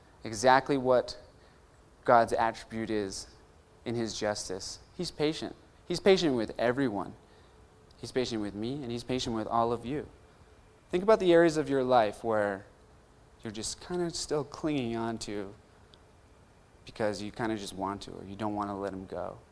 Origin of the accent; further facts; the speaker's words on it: United States; But I was like, I'm American, what are you talking about?